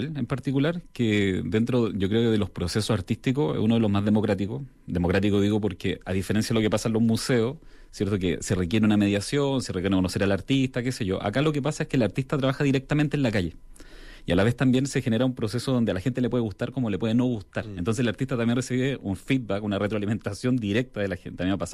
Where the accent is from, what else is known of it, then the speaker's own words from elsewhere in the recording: Venezuela; Otros me decían, oye, eso se parece a un sector que de Venezuela, de donde vengo.